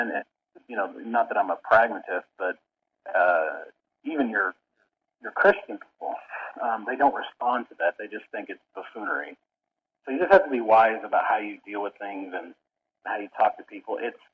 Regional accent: Indiana, United States; And growing up in Indiana, nobody did that.

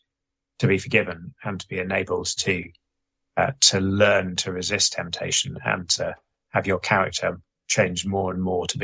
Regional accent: United Kingdom; I'm British, and so I focus on some of the terminology on this side of the Atlantic isn't quite the same

